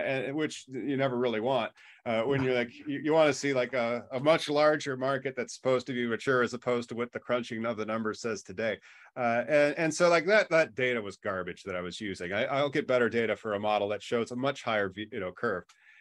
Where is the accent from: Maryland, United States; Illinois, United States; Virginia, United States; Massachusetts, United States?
Illinois, United States; I'm only from Illinois